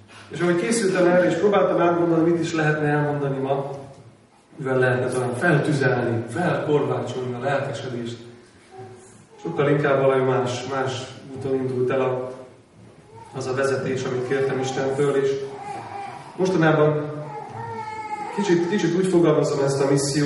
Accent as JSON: {"language": "Hungarian", "town": "Szeged", "region": "Csongrád-Csanád", "country": "Hungary", "tie": "born or raised there", "said": "benyitottam Szegedre, ahol felnőttem"}